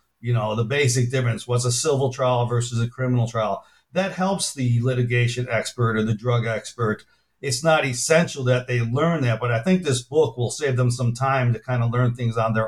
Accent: Chicago, Illinois, United States; I grew up in Chicago, did traditional undergraduate

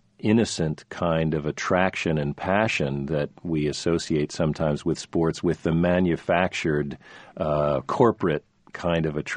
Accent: New Jersey, United States; I grew up in New Jersey, and I grew up in a culture where not only at home but in prep school and college where that was what boys and young men did.

